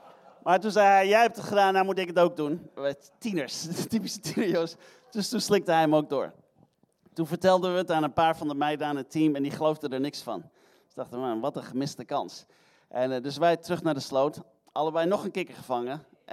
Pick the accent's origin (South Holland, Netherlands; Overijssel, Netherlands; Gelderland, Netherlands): Gelderland, Netherlands; Heerde; moved away; En ik kom uit Heerde. Sommigen van jullie kennen mij toen ik nog heel erg jong was.